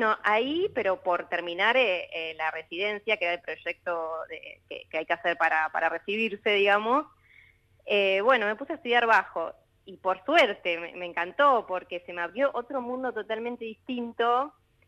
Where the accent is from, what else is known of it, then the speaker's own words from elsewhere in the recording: Bahía Blanca, Buenos Aires Province, Argentina; Yo me vine de Bahía Blanca para hacer eso, mi sueño